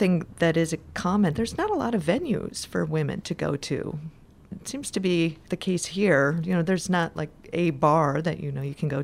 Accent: Green Bay, Wisconsin, United States; born there; also born or lived in Houston, United States; I lived in Houston before I moved here for about 8 years, but I was born in Green Bay, Wisconsin, home of the Green Bay Packers

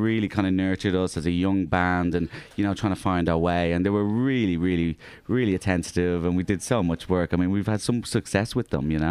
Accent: Ireland; now in Australia; Obviously, I'm Irish.

